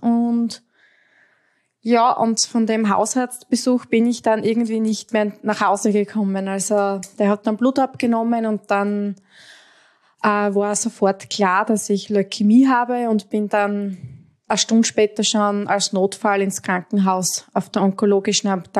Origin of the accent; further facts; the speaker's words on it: Styria, Austria; Ich komme aus der Steiermark, aus Österreich. Ich bin 30 Jahre alt